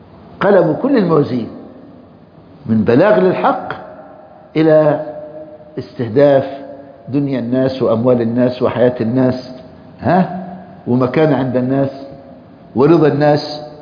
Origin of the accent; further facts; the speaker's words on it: Egypt; احمد شوقي وحافظ مشهورين من اكبر الشعراء عندنا في مصر